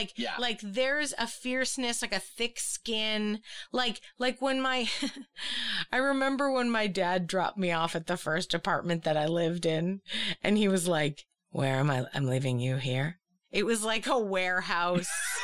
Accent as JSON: {"language": "English", "town": "Boston", "region": "Massachusetts", "country": "United States", "said": "So New York has like a roughness, but because I was from Boston, I already had the like fierceness quotient of like, you know, sort of a rough and tumble situation"}